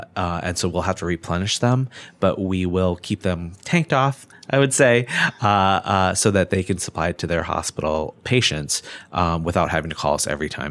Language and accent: English; Whitewater, Wisconsin, United States; My dad was a university professor at UW-Whitewater, and I grew up and in Whitewater, Wisconsin.